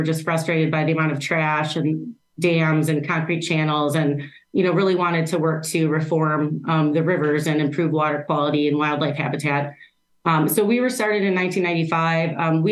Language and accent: English; Chicago, Illinois, United States; now in Milwaukee, United States; I have been here like 21 years. Crazy. I'm from Chicago originally.